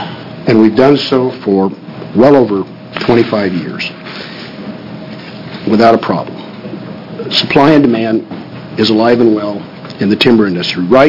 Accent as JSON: {"language": "English", "town": "Coos Bay", "region": "Oregon", "country": "United States", "said": "I'm from Coos Bay, and I have a log truck fleet as well as a logging business in the state"}